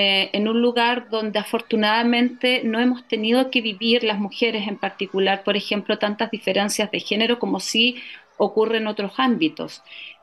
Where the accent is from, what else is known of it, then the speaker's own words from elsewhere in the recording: Quirihue, Ñuble, Chile; lo puedo luego traer a mi pueblo, a los jóvenes de Quirihue